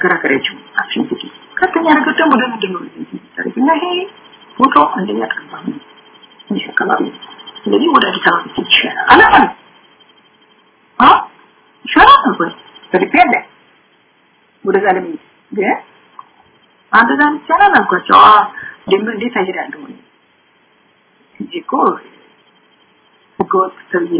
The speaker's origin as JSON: {"language": "Amharic", "town": "Gondar", "region": "Amhara", "country": "Ethiopia", "said": "የጎንደር ልጅ ነኝ ቤተሰቦች የጎንደር ናቸው"}